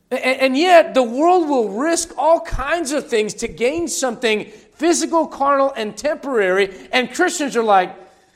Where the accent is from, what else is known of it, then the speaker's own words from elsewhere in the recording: Denver, Colorado, United States; By the way, I'm from Denver, all right?